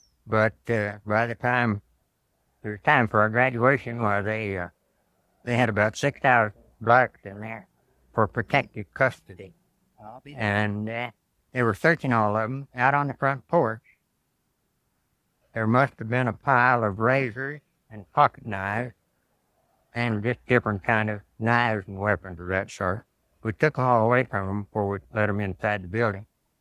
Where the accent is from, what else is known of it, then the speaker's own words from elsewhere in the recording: Tulsa, Oklahoma, United States; moved away as an adult; I was just out of high school. I graduated from Tulsa High School, Central High School, when they were that was the only high school I left there